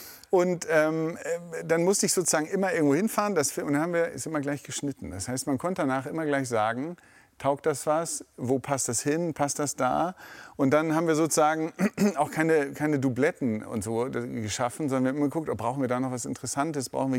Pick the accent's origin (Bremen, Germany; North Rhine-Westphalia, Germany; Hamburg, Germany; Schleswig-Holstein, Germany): Hamburg, Germany; Ich bin ja Hamburger jung und ich kenne die Elbe noch sehr verschmutzt aus den 80er Jahren. Ich bin 77 geboren